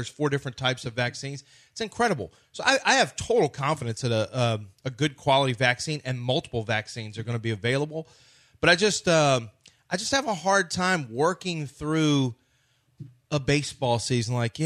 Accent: Texas, United States; Are you from Texas? Yes, we are from Texas. We do have Texas plates.

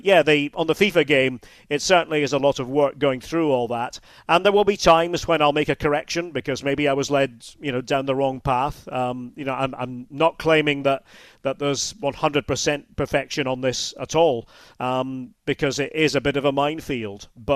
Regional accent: Scotland, United Kingdom; Scottish football, which of course is always, you know, right here and will always be right here as a Scot.

